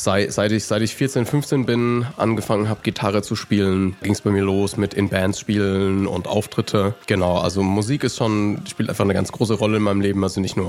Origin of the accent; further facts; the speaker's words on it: Bensheim, Hesse, Germany; Bin ich jetzt schon 27 oder bin ich schon 28? 27 stimmt schon. Komme aus Bensheim. Das ist ein bisschen südlich von Frankfurt. So ungefähr die schönste Stadt so hier in der Region.